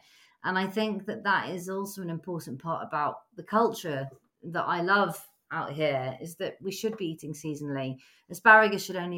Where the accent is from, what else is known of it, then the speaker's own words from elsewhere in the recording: Scotland, United Kingdom; I mean, I'm Scottish. I don't sound it at all.